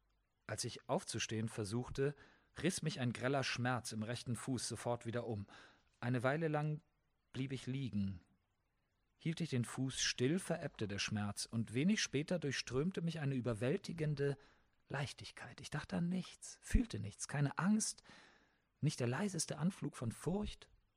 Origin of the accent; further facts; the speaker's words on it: Zug, Switzerland; born there; moved away as an adult; Zug ist meine Heimat, was so viel heißt wie, ich bin in Zug geboren.